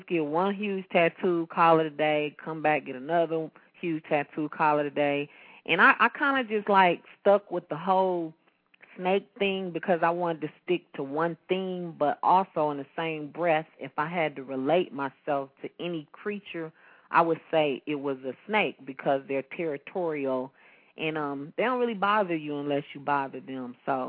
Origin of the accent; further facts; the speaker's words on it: Midwest, United States; now in Fairborn, United States; I'm from the Midwest, so I'm a spoken word artist.